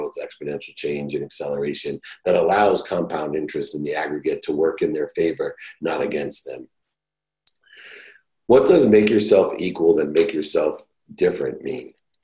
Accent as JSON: {"language": "English", "town": "San Diego", "region": "California", "country": "United States", "said": "I'll give you an example. I'm from San Diego."}